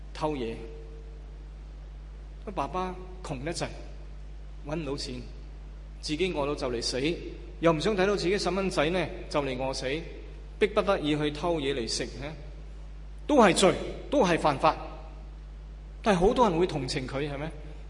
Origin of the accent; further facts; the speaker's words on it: Hong Kong; 咁我哋香港人就好觉得都啊